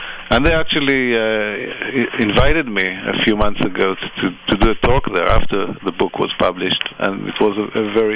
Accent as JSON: {"language": "English", "region": "Jerusalem District", "country": "Israel", "tie": "born or raised there", "also_born_or_lived": "Tel Aviv", "second_language": "English", "said": "I grew up near Jerusalem, as you said, and lived most of my life in Tel Aviv, which is not very far away, because it's already small."}